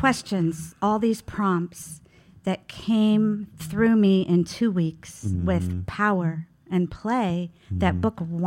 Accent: Youngstown, Ohio, United States; In a suburb of Youngstown, Ohio.

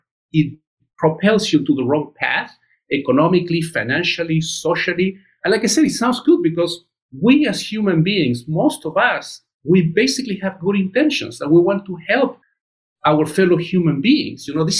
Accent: Chile; English is a second language; I come from Chile. I remember in 1973 when the socialist government was overthrown, I was about 7.

